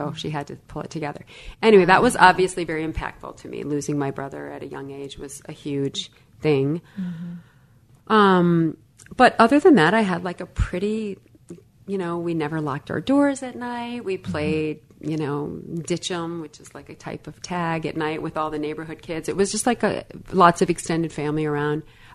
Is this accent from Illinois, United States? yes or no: yes; Illinois, United States; I mean, I grew up in Illinois, a small town, 1 hour or 60 miles west of Chicago. Blue collar family.